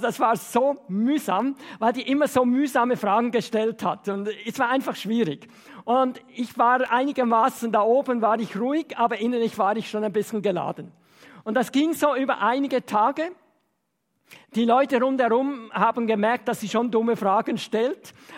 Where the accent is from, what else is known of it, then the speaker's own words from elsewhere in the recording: Switzerland; bei uns in der Schweiz ist es so üblich